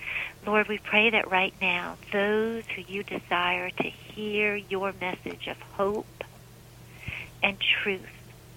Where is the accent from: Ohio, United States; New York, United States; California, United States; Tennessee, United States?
New York, United States; Albany; I grew up in Albany, New York, and they have a ton of snow.